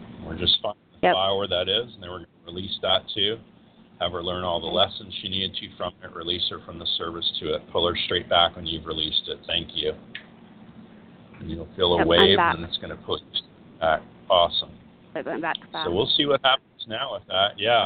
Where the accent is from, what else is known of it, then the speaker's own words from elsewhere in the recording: the South, United States; too bad, I'm from the South, and I'm, you know, the old guy now